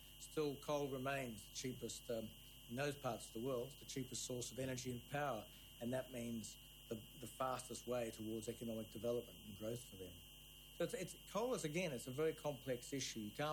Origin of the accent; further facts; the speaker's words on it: Australia; I'm the Australian Ambassador for the Environment.